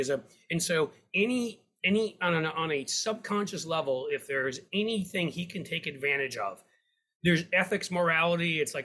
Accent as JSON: {"language": "English", "town": "New York City", "region": "New York", "country": "United States", "tie": "born or raised there", "lives_now": "Cincinnati, United States", "said": "I grew up in downtown Manhattan."}